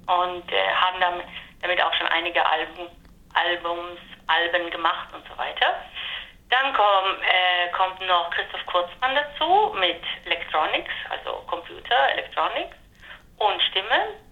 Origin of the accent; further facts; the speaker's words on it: Italy; German is a second language; als ich in Bologna gelebt habe, ich komme ja aus Italien